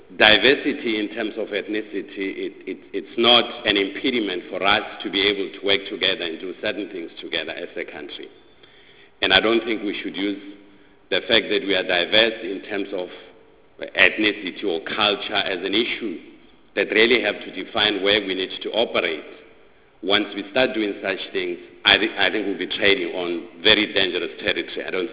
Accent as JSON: {"language": "English", "country": "South Africa", "said": "it's really quite dangerous to start looking at ourselves as South African from an ethnical point of view. All of us as South African, our rights are protected and enshrined in the Constitution"}